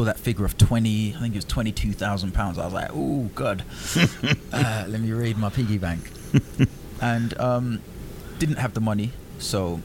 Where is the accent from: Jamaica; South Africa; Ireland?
Jamaica; actually, I'm from Jamaica, a pole's a pole